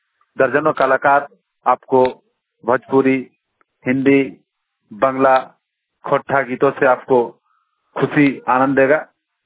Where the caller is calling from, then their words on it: Surjudi, Jharkhand, India; बोकारो जिला के कसमार प्रखंड के सुरजुडी ग्राम से बोल रहा हूँ।